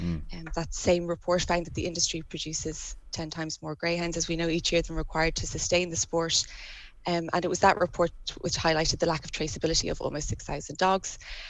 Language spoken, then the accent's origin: English; Munster, Ireland; I'm from West Cork myself.